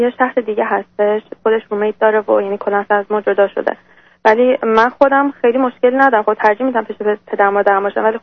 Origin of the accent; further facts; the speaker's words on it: Iran; born there; ایران متولد.